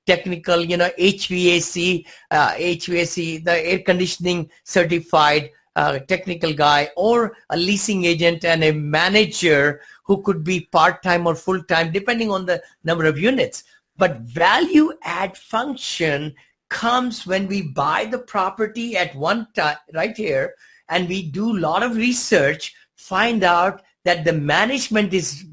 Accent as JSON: {"language": "English", "country": "India", "moved": "as an adult", "said": "I came from India with $7 many moons ago, and I'm an engineer, mechanical engineer"}